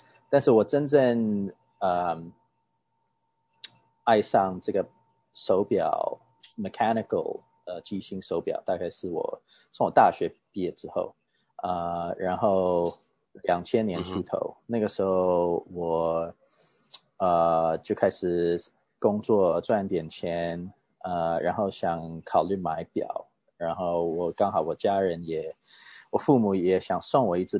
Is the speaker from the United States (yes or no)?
yes; United States; also born or lived in Taiwan; 我是台湾出生，但是在美国长大的，现在差不多40岁左右的一个 watch collector, watch lover。